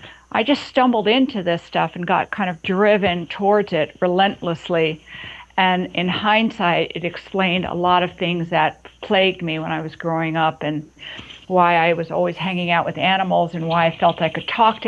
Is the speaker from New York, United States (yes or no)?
yes; New York, United States; You know, I'm a New Yorker. Doesn't happen to me.